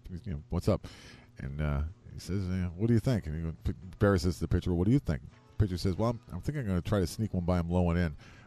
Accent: East Coast, United States; I grew up on the East Coast.

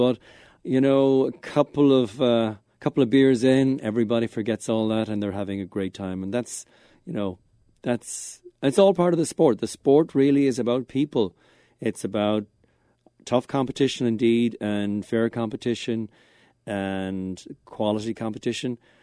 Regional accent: Ireland; moved away as an adult; now in San Francisco, United States; I grew up in Ireland. I was born in Ireland. And Dublin was my last city before I moved to San Francisco in 97.

